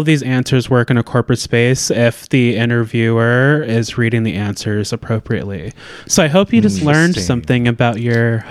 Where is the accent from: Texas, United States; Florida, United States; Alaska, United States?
Alaska, United States; I was born and raised in Alaska